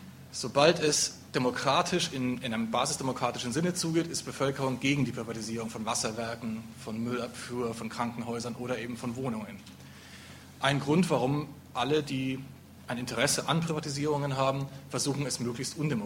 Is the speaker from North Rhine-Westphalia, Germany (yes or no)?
no; Frankfurt, Hesse, Germany; Selbst so reiche Städte wie Frankfurt, wo ich herkomme, haben ein Finanzproblem